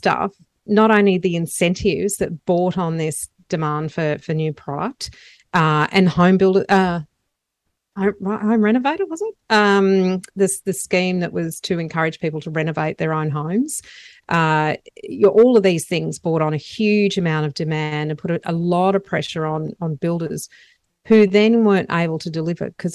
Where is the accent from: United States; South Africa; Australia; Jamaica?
Australia; Lismore, New South Wales; And look, Lismore is my hometown. That's where I grew up and went to school.